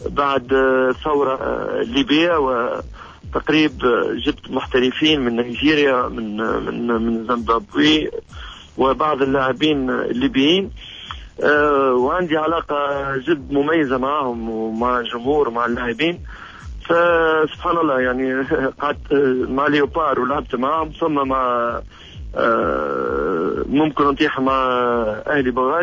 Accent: Tunisia; now in Belgium; أنا تونسي قبل أن أكون بلجيكي

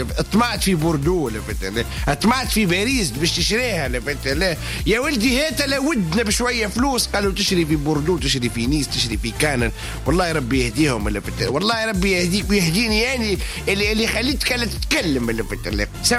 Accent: Mecca, Makkah Province, Saudi Arabia; ترى تفضل فتلي، انا اصلي من مكه المكرمه

